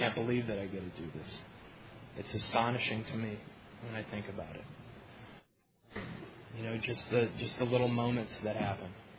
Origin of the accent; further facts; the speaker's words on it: Albuquerque, New Mexico, United States; from Albuquerque.